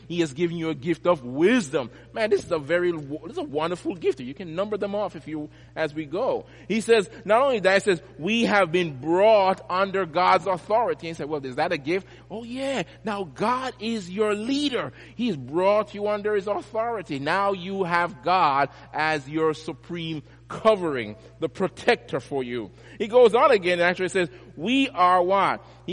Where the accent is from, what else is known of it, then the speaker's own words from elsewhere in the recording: Jamaica; back in the day when I was growing up in Jamaica